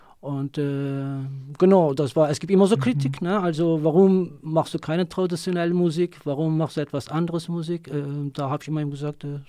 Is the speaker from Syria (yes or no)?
no; Turkey; now in Germany; ich komme aus Kurdistan, Teil von Türkei. Ich bin ein kurdischer Sänger, Songwriter und Musiker.